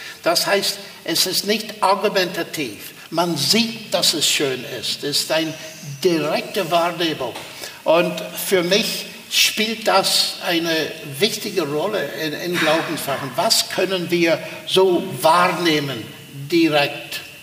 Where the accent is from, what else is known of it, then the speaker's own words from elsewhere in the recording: Armagh, Northern Ireland, United Kingdom; German is a second language; moved away; in meiner Heimatstadt Armagh gab es nicht vieles, aber es gab eine Sternwarte.